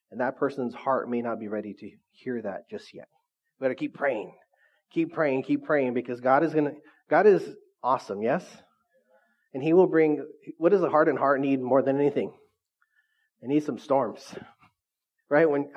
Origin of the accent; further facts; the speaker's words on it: Orange Cove, California, United States; When I first met Stephanie, she found out that I was from Orange Cove.